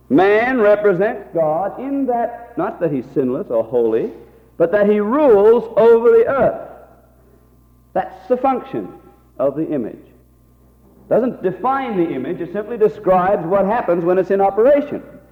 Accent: Australia; Being an Australian, I suppose I can stand back and judge a little easier.

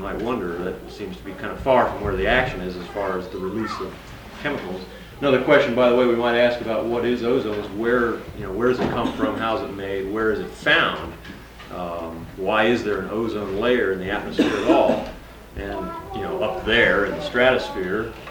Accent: Santa Cruz, California, United States; I'm from Santa Cruz, California. That's where I live

